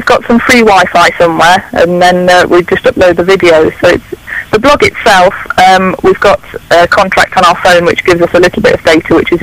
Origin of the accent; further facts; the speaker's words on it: Bolton, North West England, United Kingdom; now in France; We live in France now. It's registered in France, but we're from Bolton.